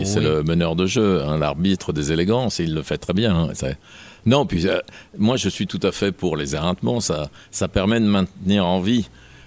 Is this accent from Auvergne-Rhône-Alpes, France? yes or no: no; Occitanie, France; moi j'ai grandi dans le Lot.